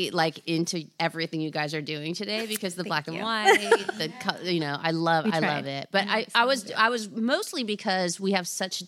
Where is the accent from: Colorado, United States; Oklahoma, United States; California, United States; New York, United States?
California, United States; kind of the way I grew up in Orange County, I had this really amazing family